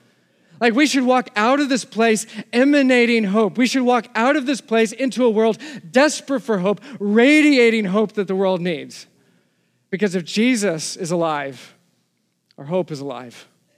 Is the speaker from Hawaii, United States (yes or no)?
no; Texas, United States; now in New Jersey, United States; I get it. We're from Texas.